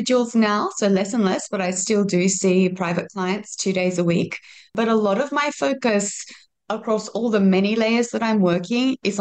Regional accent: Sydney, New South Wales, Australia; now in Singapore; I'm from Sydney, Australia. So I grew up there my whole life. And aside from a very short 9 months in France as a teen, Singapore's the only other place that I've lived.

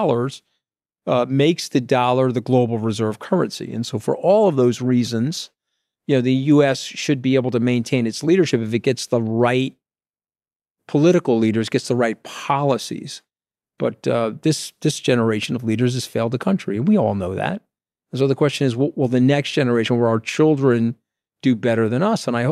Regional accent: United States; I'm speaking in an American-centric way because I'm an American.

